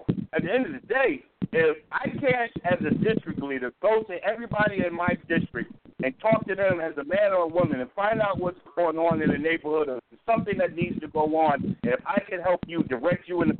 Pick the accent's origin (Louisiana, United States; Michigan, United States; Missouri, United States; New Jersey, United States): New Jersey, United States; Newark; When I was a kid growing up in Newark, and I remember those great campaigns that went on